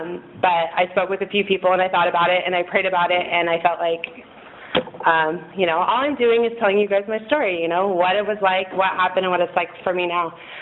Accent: Santa Maria, California, United States; I grew up here in Santa Maria. We moved here when I was in kindergarten.

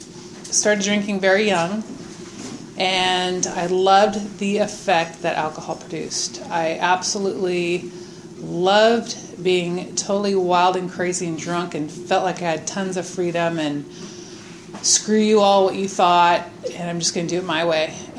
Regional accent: Newport Beach, California, United States; I was born in here in California, but I was raised in Orange County in Newport Beach, California

